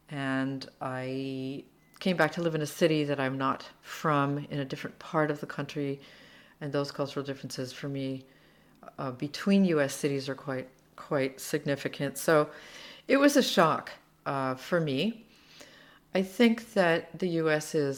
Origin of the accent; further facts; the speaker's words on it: Slovakia; now in Seattle, United States; When I came from Slovakia, where bread costs €1, and I came to Seattle, where bread costs $5 or $6, I was angry for about a year.